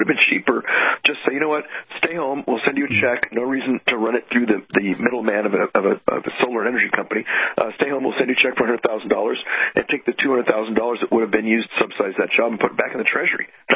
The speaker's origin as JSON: {"language": "English", "town": "Los Angeles", "region": "California", "country": "United States", "tie": "born or raised there", "said": "You know, I grew up in Los Angeles, and I see that gas is running for $5 a gallon out there."}